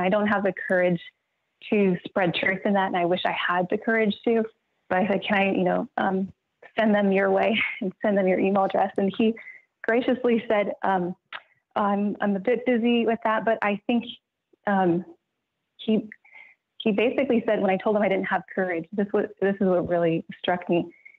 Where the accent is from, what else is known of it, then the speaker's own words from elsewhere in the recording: California, United States; Hi, I'm from the San Francisco Bay Area